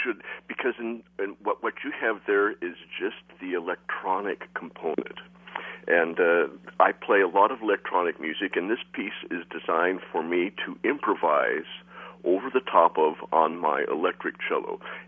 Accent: Iowa, United States; Well, I'm from Iowa originally.

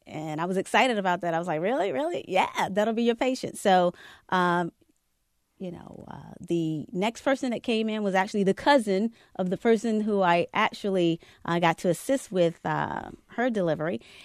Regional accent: North Carolina, United States; They always had to make it known that I wasn't a city girl, that I was from North Carolina.

